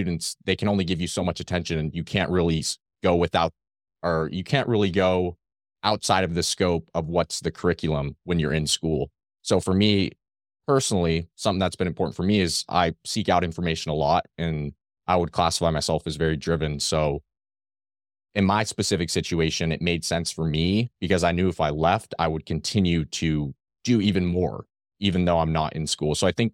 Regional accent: California, United States; I'm 22 years old. I'm from California. I grew up here

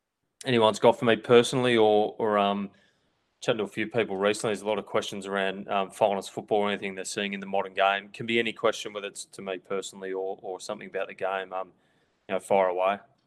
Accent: Gold Coast, Queensland, Australia; also born or lived in Melbourne; and we stayed on the Gold Coast ever since. Just such a great lifestyle in here. And I grew up here and played all my football here, and then moved to Melbourne

